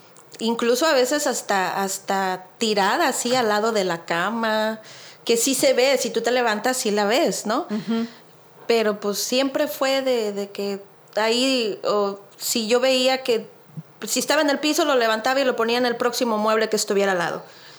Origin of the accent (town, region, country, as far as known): Cuernavaca, Morelos, Mexico; born or raised there; moved away as an adult; also born or lived in Culiacán; now in Alabama, United States